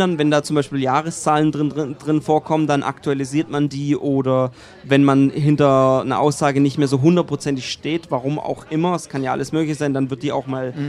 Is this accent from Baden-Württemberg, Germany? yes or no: yes; Heilbronn, Baden-Württemberg, Germany; ich habe das Glück, dass in meiner Heimatstadt Heilbronn das Label sitzt